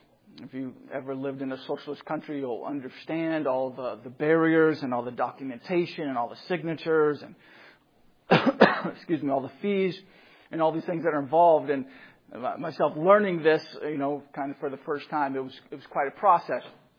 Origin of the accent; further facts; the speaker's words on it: Washington, United States; growing up in Washington State and having to go mow the lawn and do all those things